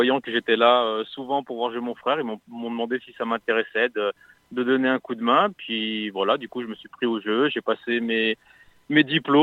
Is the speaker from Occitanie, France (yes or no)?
no; Bourgoin-Jallieu, Auvergne-Rhône-Alpes, France; moi je suis natif de Bourgoin-Jallieu, donc j'ai pas quitté mon département ni ma ville natale.